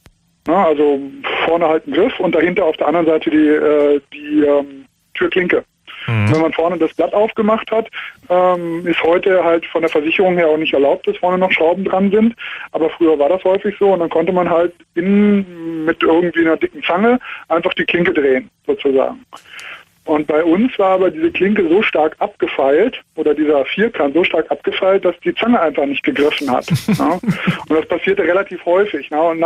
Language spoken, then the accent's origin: German; Cologne, North Rhine-Westphalia, Germany; now in Munich, Germany; Ja, ich komme eigentlich aus Köln, das wäre noch weiter, aber bin hier in der Diaspora in München.